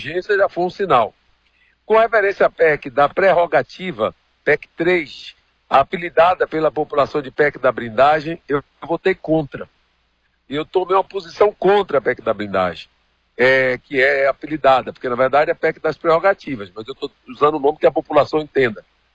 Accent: Salvador, Bahia, Brazil; eu sou de Salvador … foi prefeito de Salvador

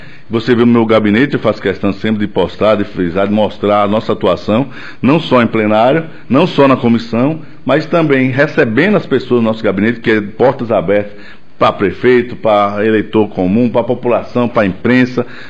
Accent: Campo Formoso, Bahia, Brazil; o município de Campo Formoso também, por ser, primeiro, minha terra natal, a cidade onde constitui família, onde eu moro, mesmo estando em Salvador, mas o coração está aqui

